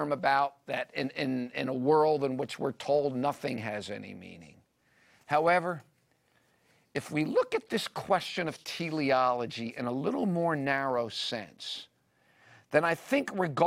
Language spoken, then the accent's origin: English; United States; Okay, Americans. I'm an American. I live in America.